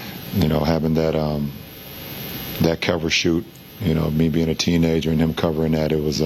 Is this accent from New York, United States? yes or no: no; Akron, Ohio, United States; He spent a lot of time in my hometown of Akron, covering me over the course of time